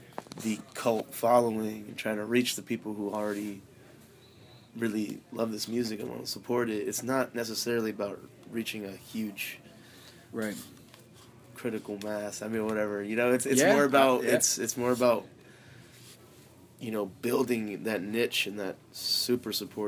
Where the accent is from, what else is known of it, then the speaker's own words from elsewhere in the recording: New Haven, Connecticut, United States; the night before was my hometown, New Haven.